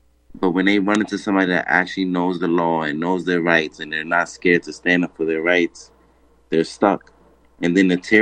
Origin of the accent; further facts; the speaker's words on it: Bronx, New York, United States; Well, you know, I'm from the Bronx, New York, so I had a lot of run-ins with the cops, man.